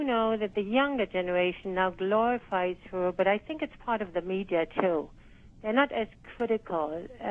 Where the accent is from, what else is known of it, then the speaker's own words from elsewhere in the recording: Berlin, Germany; I am actually from Berlin, and I am the generation in between. I was born in 38.